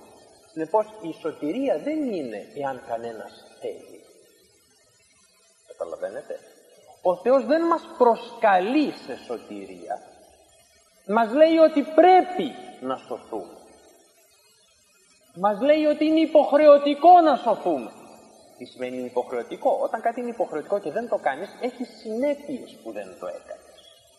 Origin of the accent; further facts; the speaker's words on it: Greece; born there; Εμείς γεννηθήκαμε στην Ελλάδα, τι να κάνουμε, χριστιανική χώρα, θα πάμε μέσω του Χριστού στον Θεό